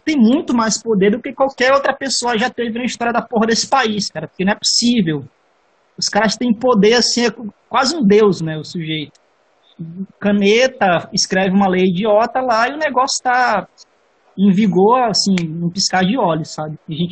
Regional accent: São Luís, Maranhão, Brazil; Eu sou formado em Química pela UFMA, também sou daqui de São Luís, né?

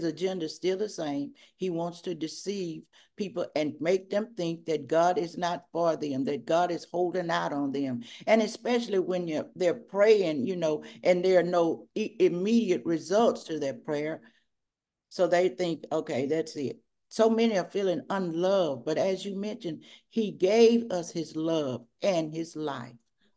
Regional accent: Logansport, Louisiana, United States; born there; I was born in Logansport, Louisiana.

